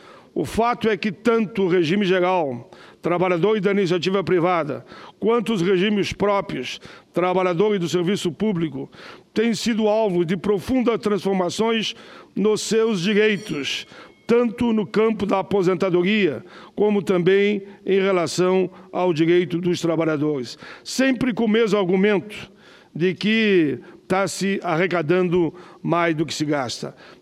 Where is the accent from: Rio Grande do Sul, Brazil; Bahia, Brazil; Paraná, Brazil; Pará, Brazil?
Rio Grande do Sul, Brazil; Caxias do Sul; na minha cidade natal, Caxias do Sul